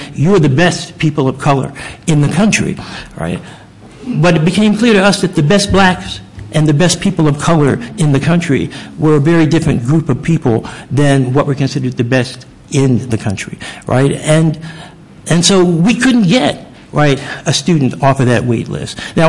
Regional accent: New Jersey, United States; I didn't grow up in the South. I grew up in South Jersey, and the school that I went to until I was 10 years old was a deeply segregated school.

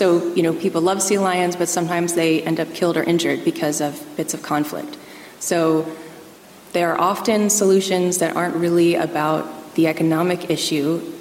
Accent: United States; I'm from the United States.

